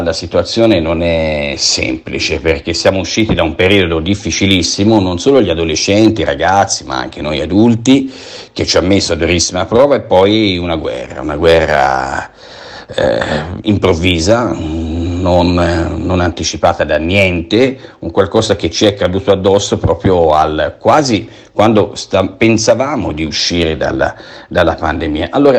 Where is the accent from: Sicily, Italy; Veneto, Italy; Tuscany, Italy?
Tuscany, Italy; Siena; born there; also born or lived in Valdelsa; In quanto sono nato a Siena, ho vissuto in Valdelsa, ma sono stato anche per lunghi periodi di tempo all'estero.